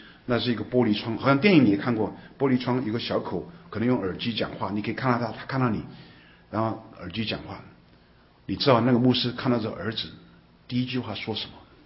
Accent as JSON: {"language": "Chinese", "country": "Taiwan", "tie": "born or raised there", "said": "我们小的时候在台湾呢"}